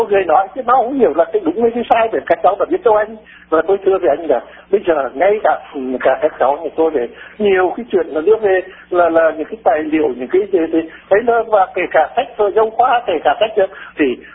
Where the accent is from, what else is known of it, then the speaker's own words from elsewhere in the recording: Hà Tĩnh, Vietnam; Cho nên là quê tôi thì bây giờ ngày xưa Hà Tĩnh là một cái nơi mà gọi là ở đấy cũng gọi là địa linh nhân kiệt